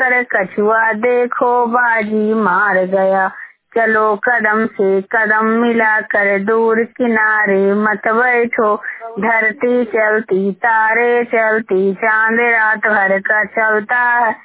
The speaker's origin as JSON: {"language": "Hindi", "town": "Chakramar", "region": "Bihar", "country": "India", "said": "और मैं ग्राम चक्रामर के निवासी हूँ। जिला नालंदा, प्रखंड हरनौत, राज्य बिहार, पंचायत कोयलामा। और मैं अभी उत्तर प्रदेश में आई हूँ"}